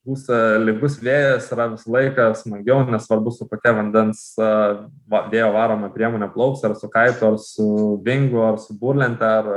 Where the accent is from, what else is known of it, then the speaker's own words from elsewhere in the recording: Kaunas, Kaunas County, Lithuania; aš pats esu iš Kauno, esu kaunietis, gimęs, užaugęs ir dabar nemažai laiko praleidžiu.